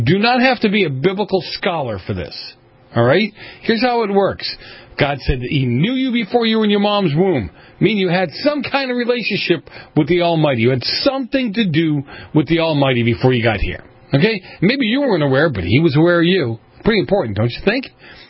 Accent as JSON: {"language": "English", "town": "Boston", "region": "Massachusetts", "country": "United States", "tie": "born or raised there", "said": "I grew up in Boston."}